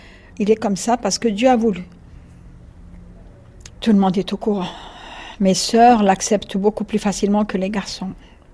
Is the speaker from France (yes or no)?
no; Mecca, Makkah Province, Saudi Arabia; Je suis pourtant musulmane, je viens de la Mecque.